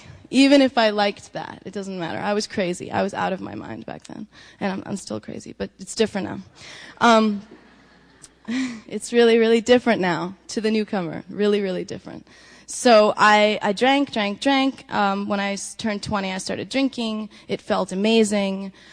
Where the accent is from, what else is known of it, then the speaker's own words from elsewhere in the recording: New York, United States; I'm a New Yorker, so like I wore like a turban